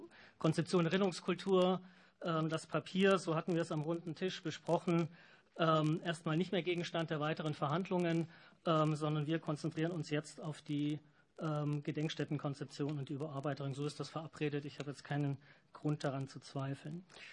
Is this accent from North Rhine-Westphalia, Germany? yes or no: no; Thuringia, Germany; Ich komme aus Thüringen.